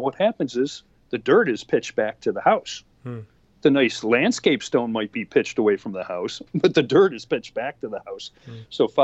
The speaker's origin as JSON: {"language": "English", "town": "Buffalo", "region": "New York", "country": "United States", "lives_now": "Arizona, United States", "said": "Because I'm from Buffalo, New York, and we had 3-foot chain link fences in between houses."}